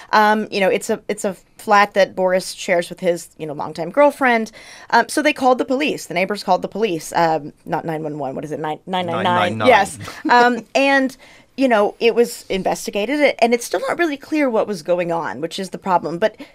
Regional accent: Texas, United States; in places like I'm from Texas, right? So in places like Texas, we have the infrastructure built to deal with high temperatures, right?

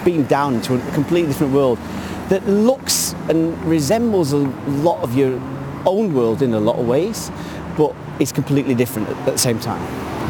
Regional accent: England, United Kingdom; "No, I'm from England."

